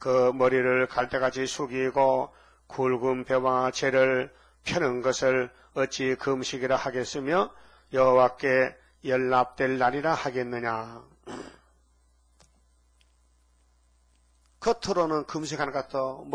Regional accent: Uiseong, North Gyeongsang, South Korea; 다 우리 고향 사람들이거든요. 최진주는 점성 사람, 난 의성 사람이고 김학교는 의성 사람 같이 우리 같은 면에 다 있는 사람이에요.

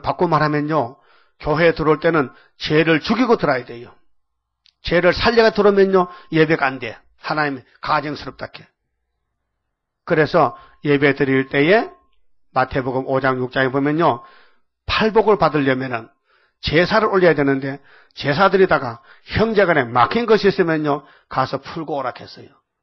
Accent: Jeomchon, North Gyeongsang, South Korea; 내가 어릴 때 점촌에 탄강에 살았거든요. 그래, 거기서, 탄강 인부들이 하루 종일 일하고, 저녁에는요, 공동탕에서 석탄재를 씹는 거요.

